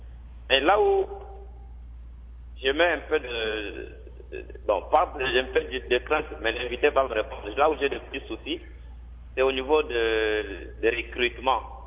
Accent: Kasaï-Central, DR Congo; j'ai un exemple patent qui se passe ici chez nous au Kassai Central

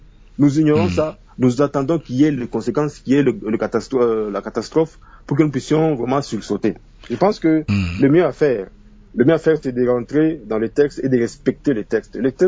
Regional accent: Kolwezi, Lualaba, DR Congo; Ici à Kolwezi, oui, à Kolwezi, nous sommes Congolais, nous vivons cela

